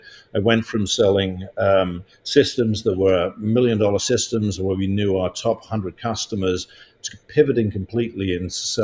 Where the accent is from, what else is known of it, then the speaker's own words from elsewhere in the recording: England, United Kingdom; when I was growing up in England.